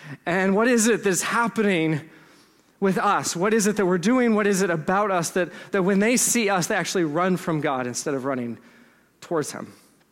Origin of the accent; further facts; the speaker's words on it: Texas, United States; I'm from Texas.